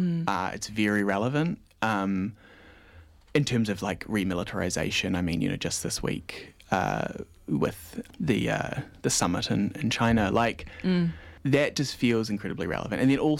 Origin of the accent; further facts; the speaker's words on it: Wellington, New Zealand; I mean, I grew up in Wellington, so I'd never been to King's College until now